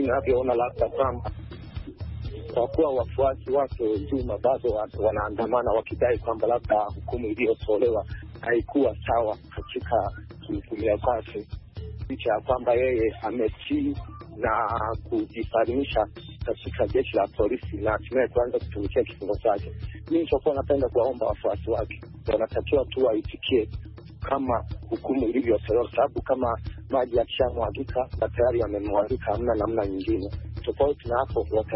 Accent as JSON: {"language": "Swahili", "region": "Mtwara", "country": "Tanzania", "said": "kijana mpoa Tanzania, natokea maeneo ya Tabongo na Mtwara kama hapa nchini Tanzania."}